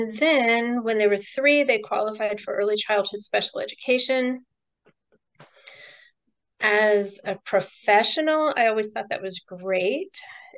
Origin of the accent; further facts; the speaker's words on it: Missouri, United States; Let's see, I will start with the fact that I was born and raised in Missouri. And as you mentioned, I still live in Missouri.